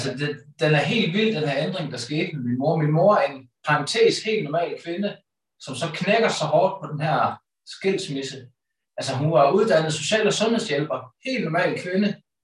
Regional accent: Holstebro, Central Denmark Region, Denmark; Jeg blev født i 87 på Holstebro Centrale Sygehus.

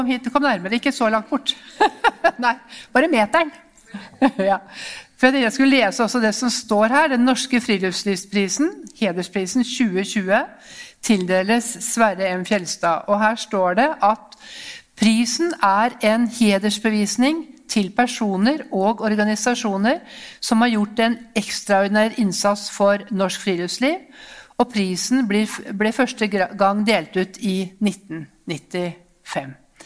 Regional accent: Østfold, Norway; Fordi jeg vokste opp i Østfold

